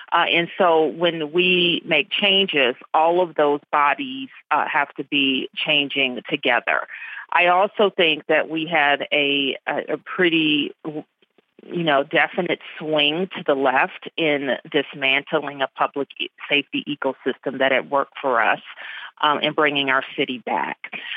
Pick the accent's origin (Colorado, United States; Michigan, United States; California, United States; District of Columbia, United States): District of Columbia, United States; Washington; you know, I'm born and raised in Washington, D.C. I've seen D.C. at the worst of times.